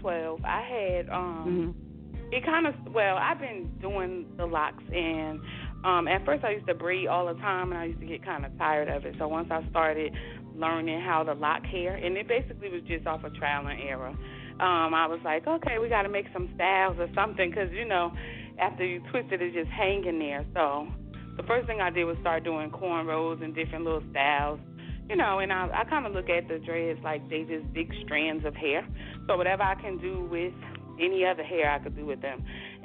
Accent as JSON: {"language": "English", "town": "Newark", "region": "New Jersey", "country": "United States", "said": "So, you know, I'm just coming from Newark. I've never been out of Newark, and I'm like, oh, my God."}